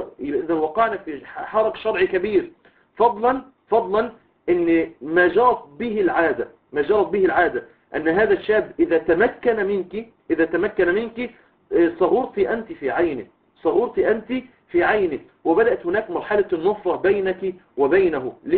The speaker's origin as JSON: {"language": "Arabic", "country": "Egypt", "said": "فإحنا عندنا في مصر، إحنا عندنا في مصر بيتم العقد بعد كتابة العقد المدني"}